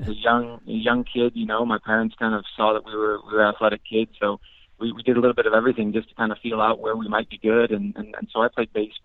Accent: Bloomington, Illinois, United States; And later we moved to Bloomington, Illinois, which is right in the heart of Central Illinois and Peoria Diocese.

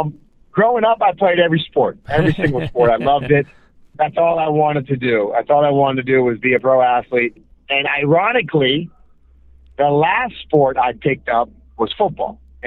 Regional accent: Boca Raton, Florida, United States; Yes, sir. I grew up in Boca.

